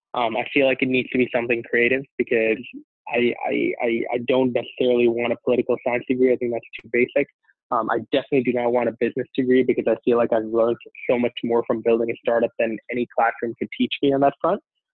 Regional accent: Toronto, Ontario, Canada; I align myself most closely with Toronto because I am Canadian

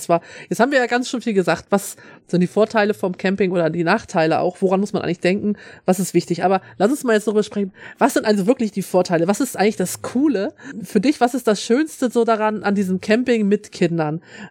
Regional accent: Schleswig-Holstein, Germany; Also wie gesagt, ich komme ja aus Schleswig-Holstein. Hier oben, wir haben immer viel Tourismus hier.

